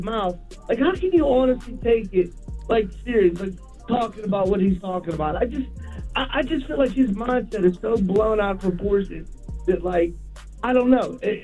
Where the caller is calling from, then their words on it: Pittsburgh, Pennsylvania, United States; I'm calling from the Berg, Pittsburgh.